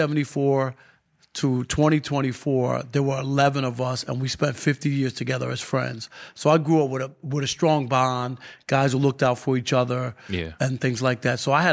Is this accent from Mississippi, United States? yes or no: no; Jamaica, Queens, New York, United States; I bought my first house there, all that stuff. So I have roots there. But, yeah, I'm from Jamaica, Queens.